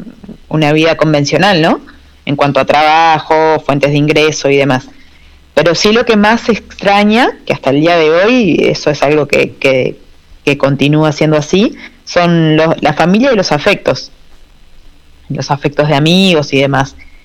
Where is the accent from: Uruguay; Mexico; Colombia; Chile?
Uruguay; Acá en Uruguay somos muy parecidos con Argentina, somos los más parecidos